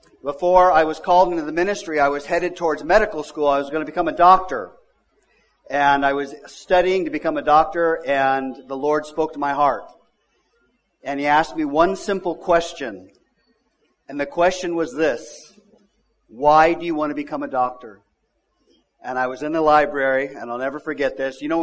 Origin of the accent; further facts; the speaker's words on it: Los Angeles, California, United States; also born or lived in Missouri; I grew up in Southern California, the Los Angeles area, on the beaches of Southern California. So I grew up surfing.